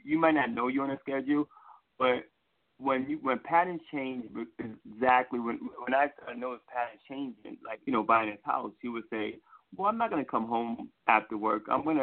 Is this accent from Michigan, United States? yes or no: no; New York City, New York, United States; accent: New York; I'm originally from New York City, guys. If you can't hear the accent, I'm from New York.